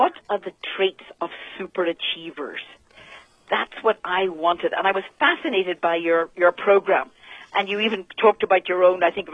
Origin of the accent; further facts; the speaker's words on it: Belfast, Northern Ireland, United Kingdom; Originally Belfast, Northern Ireland